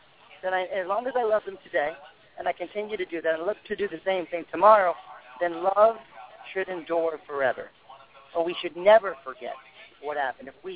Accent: United States; you know, as an American, that should never happen again.

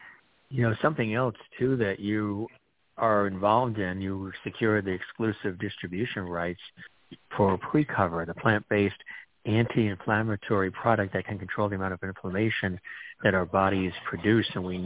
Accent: New York, United States; I grew up out east on Long Island in New York

